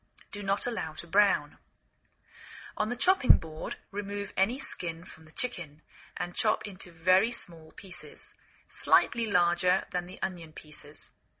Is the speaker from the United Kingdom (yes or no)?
yes; England, United Kingdom; now in United States